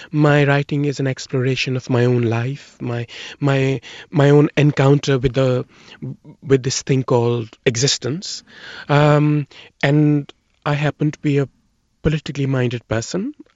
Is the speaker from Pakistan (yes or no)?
yes; Pakistan; because I grew up in Pakistan